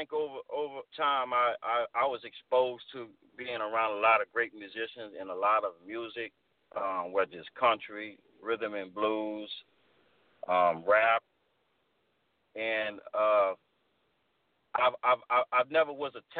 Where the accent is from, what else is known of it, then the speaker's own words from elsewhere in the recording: New Orleans, Louisiana, United States; Maestro, you know, came about when I was growing up in New Orleans.